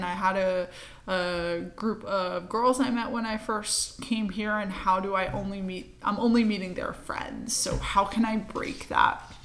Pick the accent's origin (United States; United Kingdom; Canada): United States; Philadelphia, Pennsylvania; moved away as an adult; also born or lived in New York; now in Amsterdam, Netherlands; I'm originally from Philadelphia, from Philly to New York, from New York to Amsterdam.